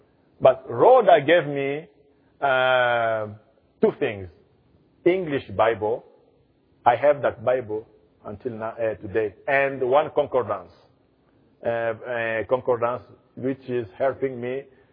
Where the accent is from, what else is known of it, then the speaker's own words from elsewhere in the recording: Zambia; moved away; I'm from Zambia.